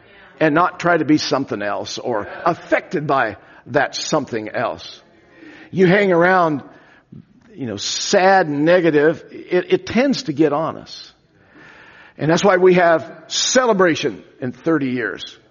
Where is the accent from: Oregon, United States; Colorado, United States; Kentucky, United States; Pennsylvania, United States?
Oregon, United States; Hood River; I was raised in Hood River, Oregon. Anybody from Hood River?